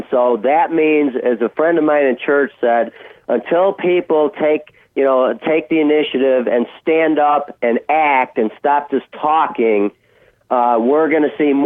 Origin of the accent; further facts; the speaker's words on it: Texas, United States; moved away as an adult; now in Florida, United States; I am a Texan. I moved to Florida back 13 years ago to help my mom out here. But I wanted to say this. My heart's still in Texas.